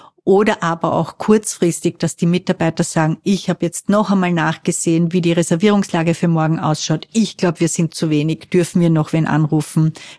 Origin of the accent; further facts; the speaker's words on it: Austria; Das heißt, die sammeln wirklich Berufserfahrung, ab dem sie 15 sind und haben ja bei uns in Österreich sehr oft diese duale Ausbildung